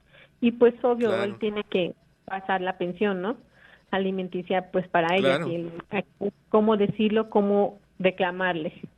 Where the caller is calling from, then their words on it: Toluca, State of Mexico, Mexico; De México, Toluca.